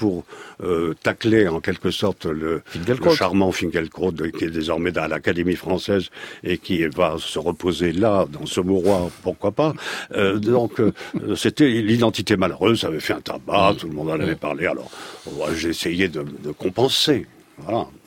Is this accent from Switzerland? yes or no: no; Bordeaux, Nouvelle-Aquitaine, France; un Européen d'origine française qui sera peut-être cité dans un dictionnaire chinois. Ça m'est égal. Je suis de Bordeaux.